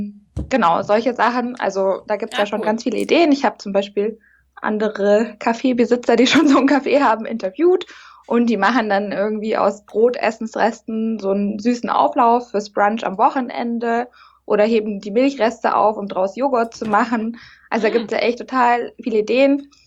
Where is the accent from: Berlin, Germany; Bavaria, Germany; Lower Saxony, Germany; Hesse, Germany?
Bavaria, Germany; Munich; ich komme aus München, ich bin 32 Jahre alt.